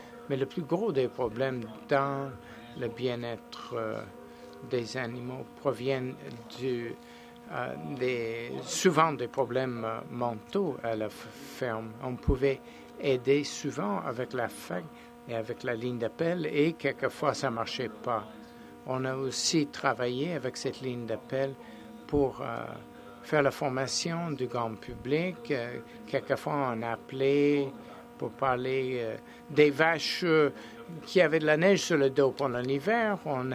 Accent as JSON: {"language": "French", "region": "Alberta", "country": "Canada", "said": "Et je suis de l'Alberta, alors je dois vous présenter une photo des montagnes et des chevaux."}